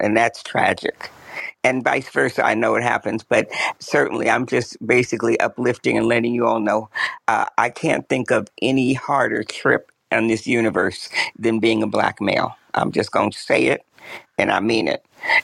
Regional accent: Newark, New Jersey, United States; So remember, I'm from Newark.

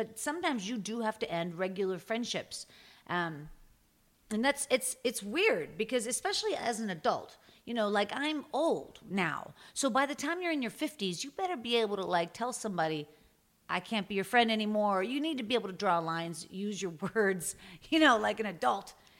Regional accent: Pittsburgh, Pennsylvania, United States; I grew up in Pittsburgh.

